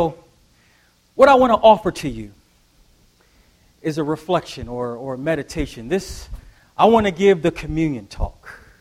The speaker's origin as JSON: {"language": "English", "town": "Buffalo", "region": "New York", "country": "United States", "tie": "born or raised there", "said": "I grew up in Buffalo, New York, grew up at the Linwood Congregation."}